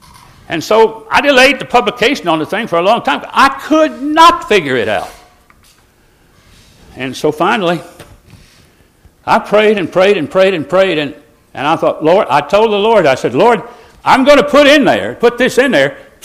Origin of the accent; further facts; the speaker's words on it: Ireland; I'd make a good one, I'm full of blarney, I'm Irish.